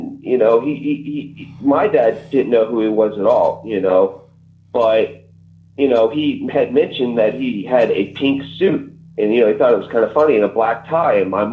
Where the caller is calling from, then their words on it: Florida, United States; I'm calling from Florida.